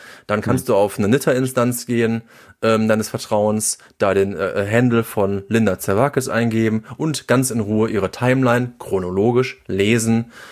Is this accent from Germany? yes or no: yes; Cologne, North Rhine-Westphalia, Germany; Und natürlich für mich als Kölner gibt es Cologne.social.